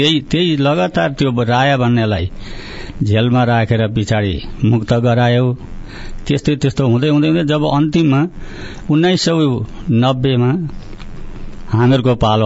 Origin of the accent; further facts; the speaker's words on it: Chokana, Chirang District, Bhutan; मेरो जन्म भएको त भुटानको चिराङ छोकाना भन्ने ठाउँमा मेरो जन्म भएको हो